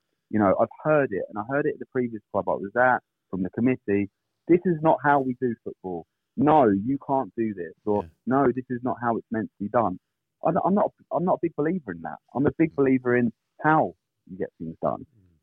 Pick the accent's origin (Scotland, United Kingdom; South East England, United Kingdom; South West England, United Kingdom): South East England, United Kingdom; Hastings; I'm a Hastings local. You know, whilst I wasn't born in the town, I consider Hastings my hometown, being here for most of my life.